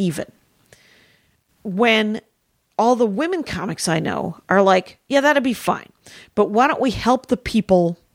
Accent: Wisconsin, United States; I'm from Wisconsin.

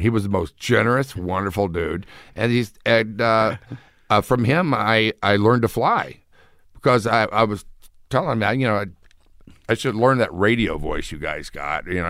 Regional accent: Houston, Texas, United States; I grew up in Houston, which is Space City.

